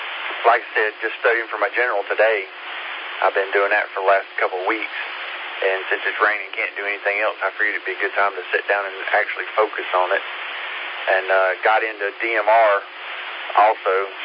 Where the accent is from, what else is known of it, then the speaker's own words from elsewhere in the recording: Brevard, North Carolina, United States; I was born and raised right here in Brevard, so I'm up and down the mountains around through here all my life.